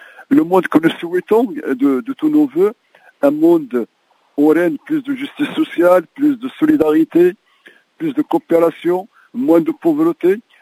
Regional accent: Morocco; il y a un débat chez nous au Maroc actuellement

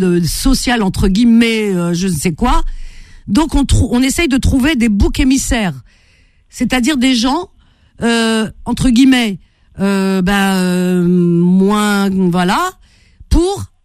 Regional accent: France; born there; Je suis née en France, comme si ça faisait.

